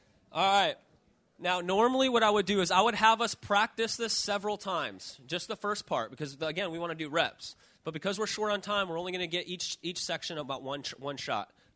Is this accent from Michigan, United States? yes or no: no; Chicago, Illinois, United States; I grew up in Chicago. My mom left after I was born, and my dad struggled with drugs and alcohol